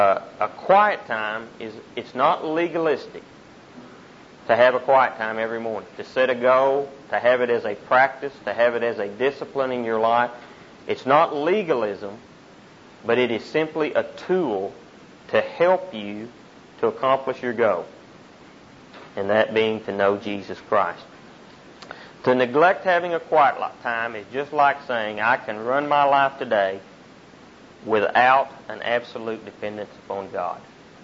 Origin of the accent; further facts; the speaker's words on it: Frederick, Oklahoma, United States; He's from my hometown, Frederick, Oklahoma.